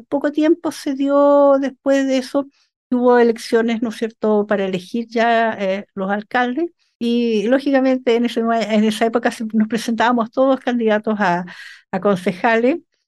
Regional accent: Osorno, Los Lagos, Chile; así que me vine a mi terruño, feliz. Desde ahí estoy en Osorno.

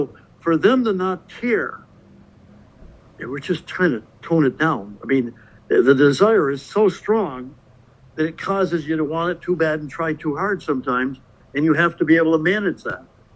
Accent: New England, United States; I mean, I grew up in New England when they were winning 11 world championships.

